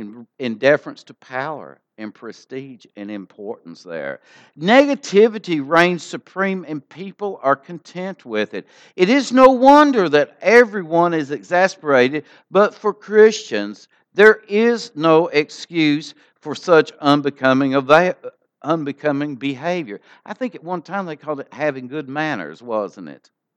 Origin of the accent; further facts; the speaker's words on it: United States; When I was a missionary in Brazil, one of the saddest things I learned as an American was this.